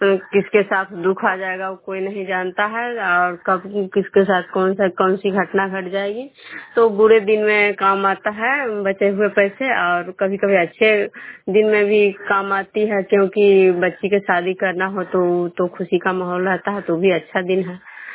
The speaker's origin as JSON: {"language": "Hindi", "town": "Bishnupur", "region": "Bihar", "country": "India"}